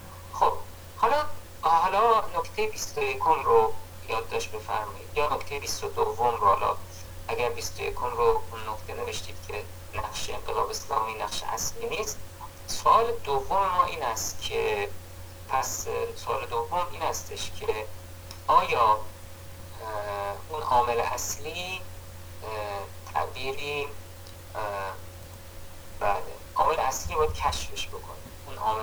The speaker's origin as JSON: {"language": "Persian", "country": "Iran", "said": "ما ملت ایرانیم دیگه، ما تو ایران قرار داریم"}